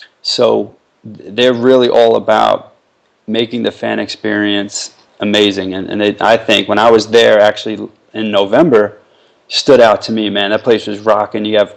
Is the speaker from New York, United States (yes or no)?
yes; Brooklyn, New York, United States; born there; I'm completely biased because I was born in Brooklyn